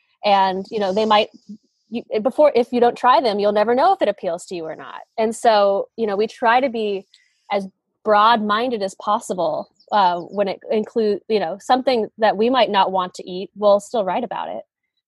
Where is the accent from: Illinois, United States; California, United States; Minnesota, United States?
California, United States; I'm from the California Bay Area.